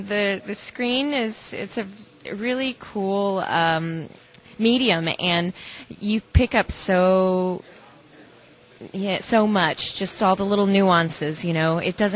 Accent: Dallas, Texas, United States; I grew up in Dallas. Yeah. Dallas proper. All over.

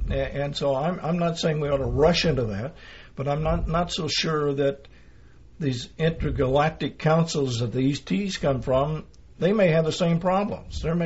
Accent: Oklahoma, United States; I'm from Oklahoma. I just came here to New Mexico. I came through Texas.

